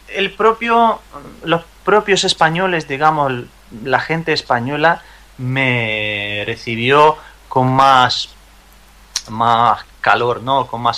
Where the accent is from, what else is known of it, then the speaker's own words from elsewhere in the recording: Bryansk, Bryansk Oblast, Russia; Spanish is a second language; Como cantaba en mi ciudad, en Briansk, pues también ingresé a este coro y estuve cantando, aprendiendo cosas, partituras y tal.